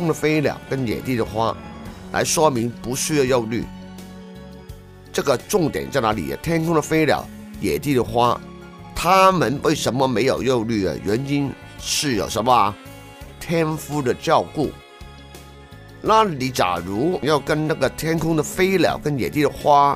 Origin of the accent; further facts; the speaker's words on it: China; 所以你发觉了这个我们中国人特通啊，特别明白是吧